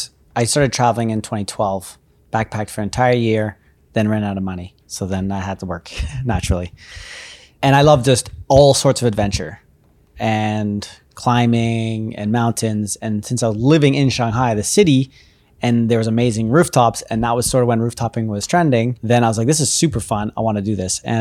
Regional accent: Canada; Knowing that I'm Canadian.

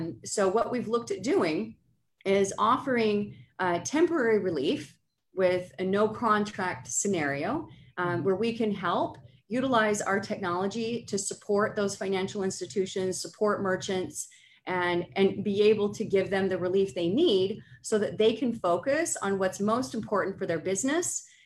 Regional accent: United States; accent: American; now in United Kingdom; So I actually live in the UK, despite my American accent.

